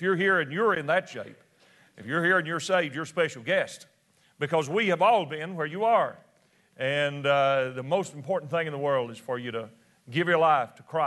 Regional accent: Tennessee, United States; accent: Tennessee; And so if you can get past I'm from Tennessee, and I speak the old Tennessee accent.

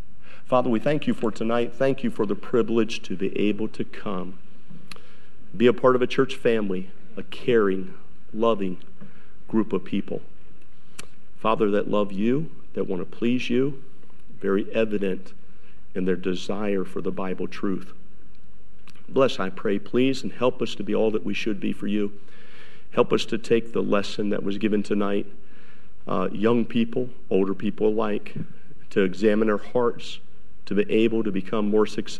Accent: Maryland, United States; born there; I was not born in New York. I was born in Maryland.

